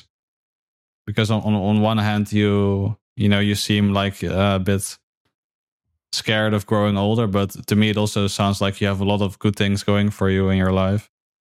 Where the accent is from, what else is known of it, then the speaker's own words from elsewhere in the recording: Netherlands; Yeah, I'm from the Netherlands